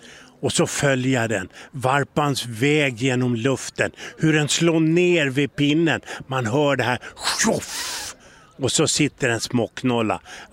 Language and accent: Swedish; Stockholm, Stockholm County, Sweden; Jag är ju stockholmare, kunde ingenting om varpa, fatta ingenting